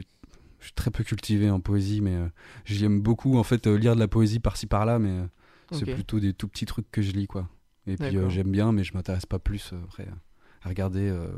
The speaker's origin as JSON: {"language": "French", "town": "Rablay-sur-Layon", "region": "Pays de la Loire", "country": "France", "said": "Je suis originaire de Rabelais-sur-Layon. Petit village juste à côté, à 20 km d'Angers."}